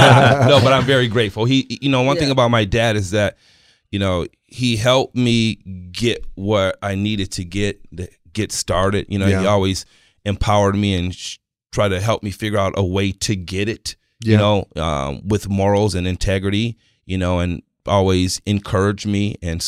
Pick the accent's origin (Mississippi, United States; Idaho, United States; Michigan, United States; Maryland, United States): Michigan, United States; now in San Diego, United States; So for me, I moved from Michigan. And then I lived in San Diego for like a year, right, on 30th Street. And then my dad moved me to Rancho Bernardo, our whole family.